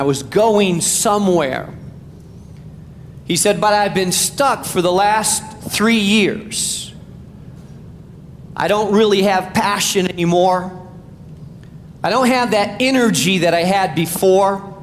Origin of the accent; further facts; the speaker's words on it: Chicago, Illinois, United States; I mean, we're from Chicago, so we've all experienced in the middle of a bad, bad winter how your car gets stuck in an alley or in a parking space.